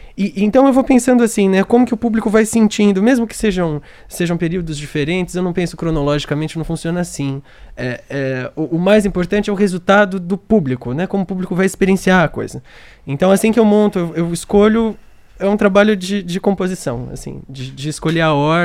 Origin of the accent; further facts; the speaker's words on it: Brazil; porque eu que sou brasileiro e a gente vem dessa cultura tão quente